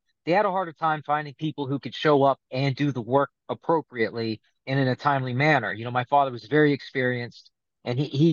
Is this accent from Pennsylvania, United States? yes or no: no; Ohio, United States; now in Miami, United States; I'm originally from Ohio.